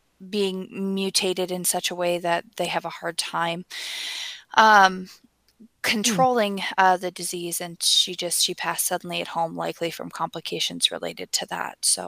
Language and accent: English; Red Lake, Minnesota, United States; I'm from the Red Lake Nation in northern Minnesota